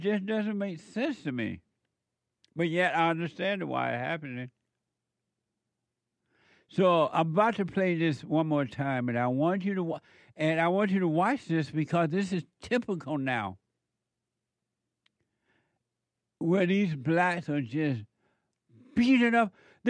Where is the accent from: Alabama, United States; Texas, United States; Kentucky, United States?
Alabama, United States; it wasn't like this when I was growing up in Alabama